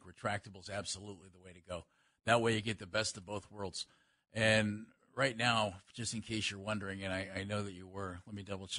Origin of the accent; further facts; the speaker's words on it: Akron, Ohio, United States; You know, I grew up in Summit County in the Akron area. I grew up real close to Blossom Music Center. To me, Blossom Music Center is a resource for Northeast Ohio.